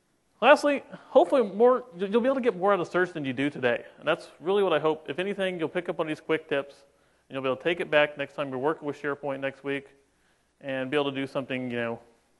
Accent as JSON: {"language": "English", "town": "Houston", "region": "Texas", "country": "United States", "said": "I am an applications architect from a partner called Infusion, and I'm from Houston, Texas."}